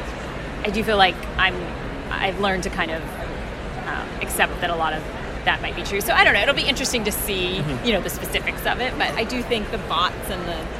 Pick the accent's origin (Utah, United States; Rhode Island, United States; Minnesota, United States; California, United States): California, United States; San Francisco; I'm from San Francisco, so I love all the.